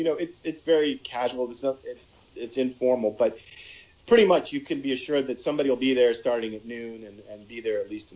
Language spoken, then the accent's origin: English; Miami, Florida, United States; I didn't have a real community of magic when I grew up in Miami, Florida